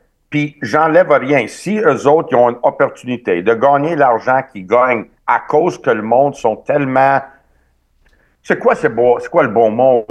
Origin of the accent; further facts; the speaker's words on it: Quebec, Canada; Puis moi, en tant que Québécois, Canadien, j'étais dans le coin